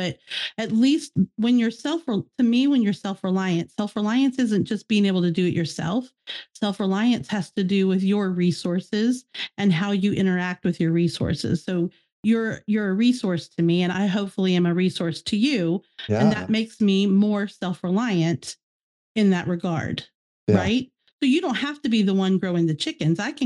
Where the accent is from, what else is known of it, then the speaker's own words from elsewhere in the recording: Mid-Atlantic, United States; now in Florida, United States; because, you know, I grew up in the Mid-Atlantic area.